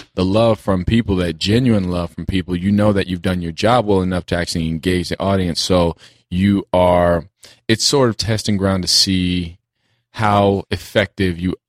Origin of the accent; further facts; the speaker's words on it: North Carolina, United States; born there; I was born in North Carolina.